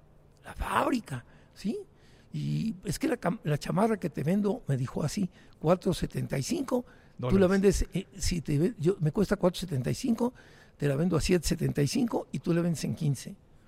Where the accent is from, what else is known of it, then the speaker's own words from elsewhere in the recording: Santa Bárbara, Chihuahua, Mexico; born there; yo nací en Santa Bárbara, Chihuahua, un pueblito chiquitito.